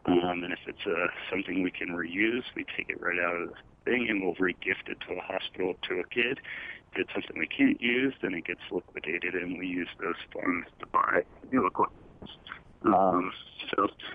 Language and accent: English; Pennsylvania, United States; I'm also a Flyers fan, obviously, growing up outside Philly.